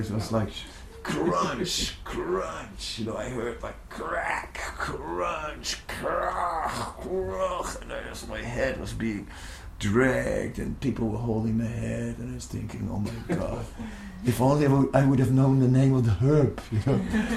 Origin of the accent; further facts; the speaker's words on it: Vrindavan, Uttar Pradesh, India; And we are from Vrindavan.